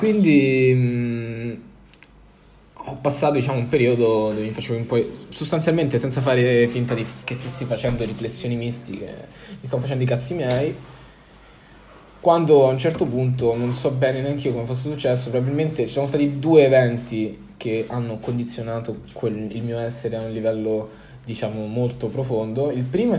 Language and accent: Italian; Rome, Lazio, Italy; io vabbè, sono nato, cresciuto a Roma, ovviamente in zona nord, diciamo, di Roma, nella zona un po' nord-ovest